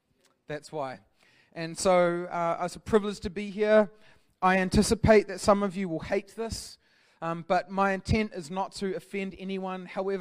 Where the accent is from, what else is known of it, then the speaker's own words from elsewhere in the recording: Palmerston North, Manawatū-Whanganui, New Zealand; now in Hamilton, New Zealand; I grew up in Palmerston North, the only one of two landlocked cities in New Zealand, beautiful place, known for its high-rise buildings and profound architecture, and I moved to Hamilton about 13 or 14 years ago